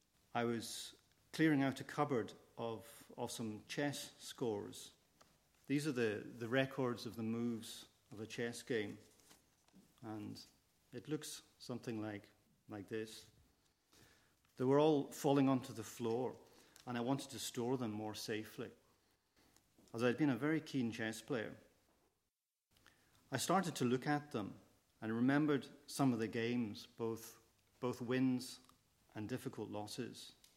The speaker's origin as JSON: {"language": "English", "town": "Eaglesham", "region": "Scotland", "country": "United Kingdom", "tie": "born or raised there", "also_born_or_lived": "Manchester", "said": "I was born in Manchester to English parents, but we soon moved north to the village of Eaglesham near Glasgow."}